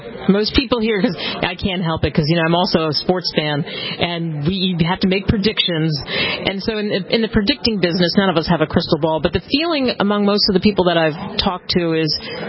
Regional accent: Philadelphia, Pennsylvania, United States; Will you get a chance of the Pope's coming to Philadelphia, my hometown, my original hometown, and to Washington now and New York?

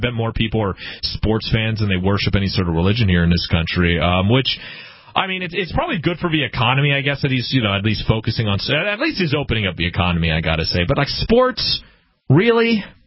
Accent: Pennsylvania, United States; born there; I was born near in the Philly area, so that's in my half my family's from Philly

